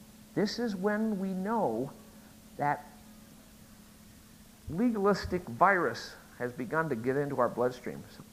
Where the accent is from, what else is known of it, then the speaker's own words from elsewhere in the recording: Midwest, United States; folks, I grew up in the Midwest.